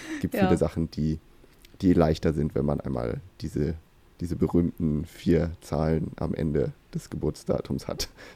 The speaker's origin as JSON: {"language": "German", "region": "Thuringia", "country": "Germany", "tie": "born or raised there", "said": "Und in meinem Heimatbundesland in Thüringen hat man irgendwie vor ein paar Jahren eingeführt, dass der Kindertag im September auch ein Feiertag ist."}